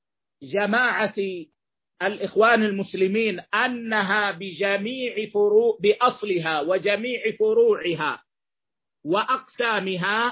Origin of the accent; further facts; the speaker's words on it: Saudi Arabia; إلى بلادنا السعودية